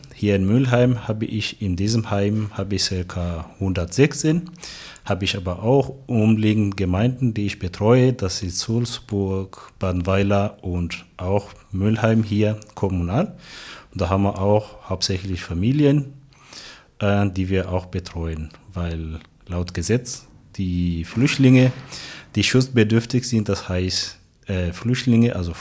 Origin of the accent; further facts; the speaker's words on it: Tanzania; now in Freiburg, Germany; Ich komme aus Tansania, seit 12 Jahren hier und ich habe hier in Freiburg Sozialarbeit studiert.